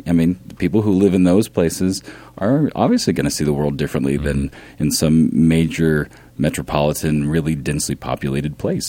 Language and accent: English; Ohio, United States; I still think when I was in high school, I grew up in Ohio, and I went to a place in New Mexico called Philmont